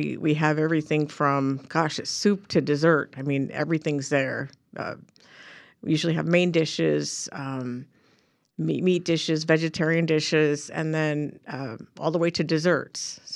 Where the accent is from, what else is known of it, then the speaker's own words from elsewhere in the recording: Sacramento, California, United States; moved away as an adult; now in Ashland, United States; I grew up in Sacramento, and I came here to go to school, to go to SOSC back when it was Southern Oregon State College.